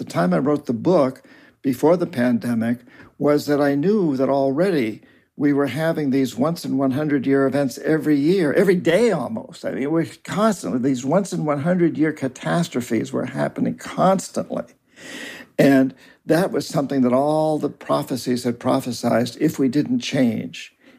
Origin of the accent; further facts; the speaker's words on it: New Hampshire, United States; including where I grew up in New Hampshire